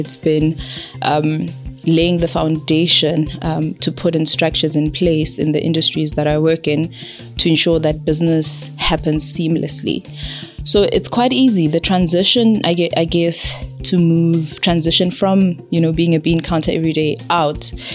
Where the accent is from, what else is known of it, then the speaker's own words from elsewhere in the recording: Soweto, Gauteng, South Africa; I'm originally from Soweto, which is a large township in Johannesburg, South Africa.